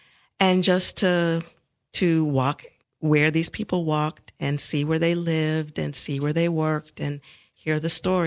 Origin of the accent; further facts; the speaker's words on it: Houston, Texas, United States; moved away as an adult; now in Paris, France; So I'm originally from Houston, Texas. I am an African-American woman. I moved to Paris in 1992 to work for a drug company